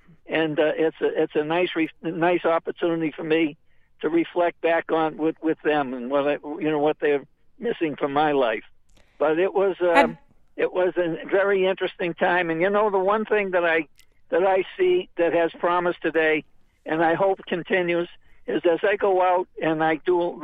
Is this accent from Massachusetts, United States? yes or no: yes; Somerville, Massachusetts, United States; That was a wonderful time and a great experience for us kids growing up in Somerville.